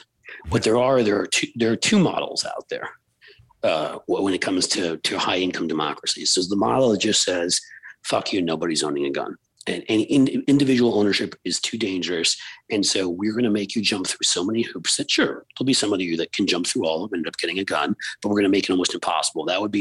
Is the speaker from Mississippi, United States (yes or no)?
no; New York City, New York, United States; because I grew up in New York City.